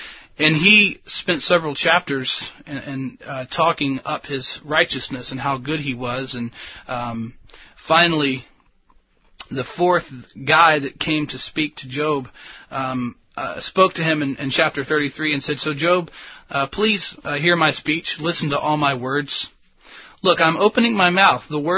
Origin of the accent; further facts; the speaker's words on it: Virginia, United States; I'm from Virginia, where it's just about as cool as it is here in Florida now.